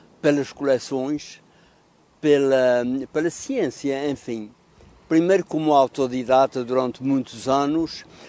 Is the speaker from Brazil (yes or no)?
no; Azores, Portugal; Eu sou endémico açoriano, isto é, nasci nos Açores há 3/4 de século, nasci aqui em São Miguel e desde pequenino sempre vivi à beira-mar.